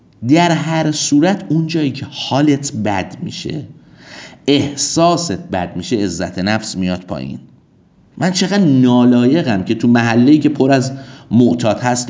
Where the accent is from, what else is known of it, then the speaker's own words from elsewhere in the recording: Iran; born there; اصلا چرا من باید تو ایران به دنیا میومدم؟ جا قحط بود که من تو ایران به دنیا اومدم با این همه بدبختی